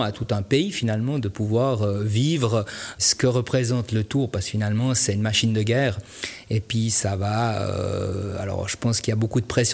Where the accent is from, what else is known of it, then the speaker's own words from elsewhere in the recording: Romandy, Switzerland; quand on est Suisse, Suisse romand